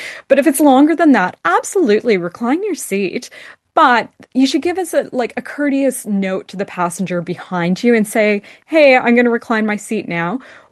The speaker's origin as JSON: {"language": "English", "country": "Canada", "moved": "yes", "lives_now": "Australia", "said": "even when I moved to Australia from Canada, I couldn't understand why everyone, even people I had just met or even like professional contacts, kept hugging me."}